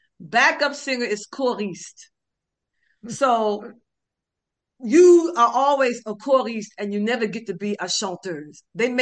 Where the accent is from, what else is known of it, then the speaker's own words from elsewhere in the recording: Washington, District of Columbia, United States; when we played in Washington, D.C., where, you know, my hometown, well, where I'm from, where I grew up.